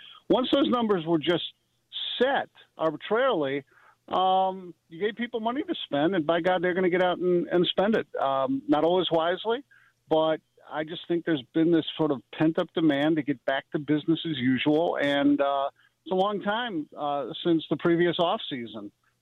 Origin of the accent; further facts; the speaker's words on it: Brookfield, United States; And by the way, I haven't forgotten where I'm from. I'm from Brookfield.